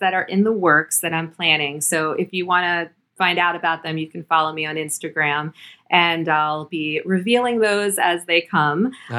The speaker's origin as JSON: {"language": "English", "town": "Miami", "region": "Florida", "country": "United States", "tie": "born or raised there", "said": "And, you know, I grew up in Miami and they were all in Florida. So I got to see them all the time and we were very close."}